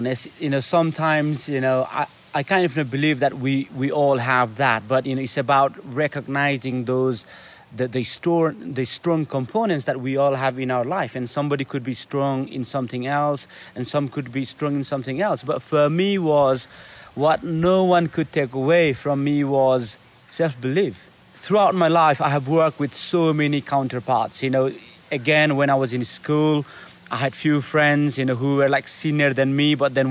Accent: Nepal; obviously me, as you know, as you can see, you know, I'm from Nepal

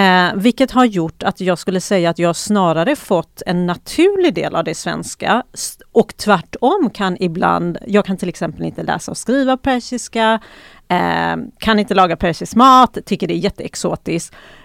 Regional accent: Stenungsund, Västra Götaland County, Sweden; Precis, jag växte upp i Stenungsund. Det är mindre ort, och därefter har jag studerat i Göteborg.

